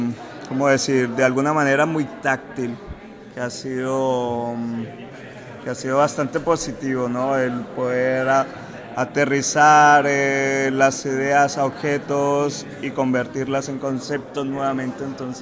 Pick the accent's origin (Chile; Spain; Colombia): Colombia; más que todo en mi país natal, que es Colombia